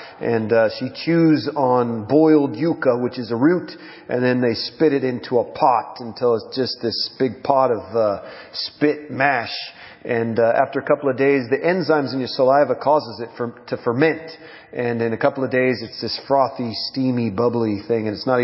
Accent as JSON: {"language": "English", "town": "Portland", "region": "Oregon", "country": "United States", "lives_now": "Peru", "said": "We live in Peru. We're from Portland, Oregon. And we've been in the jungles of Peru for the last 8 years."}